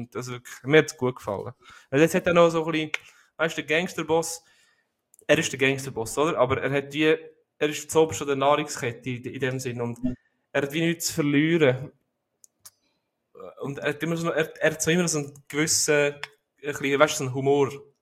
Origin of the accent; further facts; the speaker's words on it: South Korea; ich komme aus Korea.